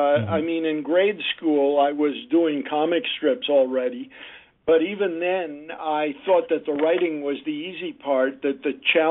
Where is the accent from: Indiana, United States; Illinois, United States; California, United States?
Illinois, United States; Chicago; Well, I grew up in Chicago. I was an only child.